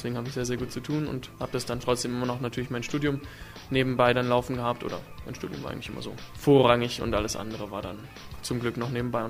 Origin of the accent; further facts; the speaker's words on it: Bremen, Germany; born there; also born or lived in United States / Flensburg; Ich bin in Bremen geboren, bin dann recht viel umgezogen durch die Arbeit meines Vaters, weil mein Vater bei der Bundeswehr ist oder war. Hab lange Zeit in Amerika gelebt und dann die letzten Jahre vor meinem Studium in Flensburg verbracht